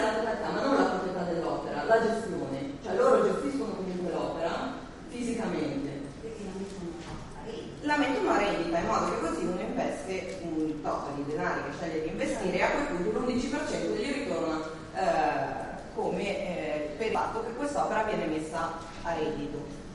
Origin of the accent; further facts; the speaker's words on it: Genoa, Liguria, Italy; Sono molto fiera del fatto da genovese